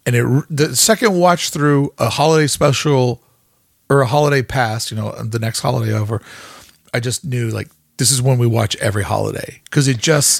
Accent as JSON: {"language": "English", "region": "the South", "country": "United States", "tie": "born or raised there", "said": "And you and I grew up in the South during TV evangelism's like peak."}